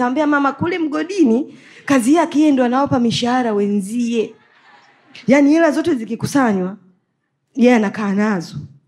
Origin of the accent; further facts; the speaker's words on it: Tanzania; mimi ni Mnyamwezi, mambo pale ni mengi